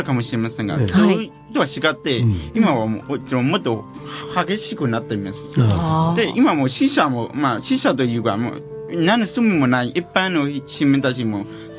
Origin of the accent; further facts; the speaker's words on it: Myanmar; Japanese is a second language; now in Japan; みんなもちろん私たちミャンマー人を見かけたらですね